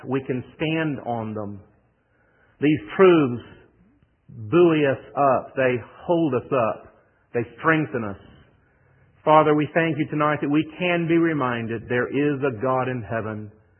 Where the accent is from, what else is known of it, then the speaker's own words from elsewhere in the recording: United States; And while I am American and I love our nation and I am patriotic to the core